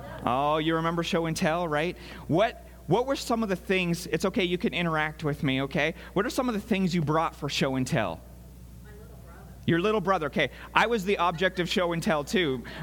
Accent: Canada; So those of you who might not remember, I am Canadian, and that's why if I sound funny to you, you're like, that guy says words weird.

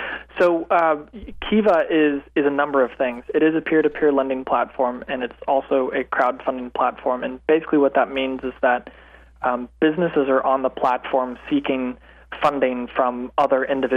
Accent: Oklahoma, United States; moved away as an adult; also born or lived in Texas; now in Keene, United States; I am, as I tell people, an Oklahoma transplant. So I came from Oklahoma, grew up there, born in Texas, and basically came to New England to study and haven't left.

